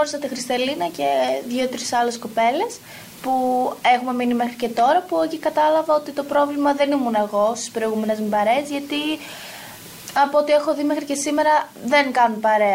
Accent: Chalastra, Central Macedonia, Greece; Πριν ήμουν από χωριό. Έμενα στο χωριό μου, στη Χαλάστρα.

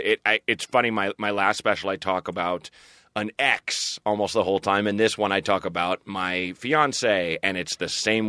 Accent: Portland, Oregon, United States; I grew up there. Yep. And I this is the a nod to my hometown and also just, you know, I finally shot a special there kind of thing.

